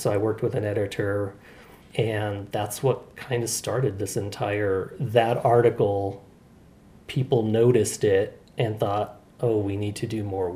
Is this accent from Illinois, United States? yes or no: no; Brighton, Colorado, United States; Growing up in Brighton, being a small farming town at that time, whereas now it pretty much connects to Denver, but at the time it was a very small farming town